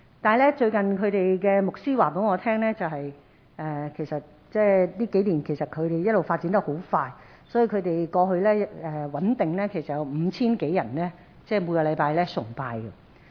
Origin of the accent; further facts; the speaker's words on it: Hong Kong; 其实都令到我们香港人呢造成有很多的困扰和不安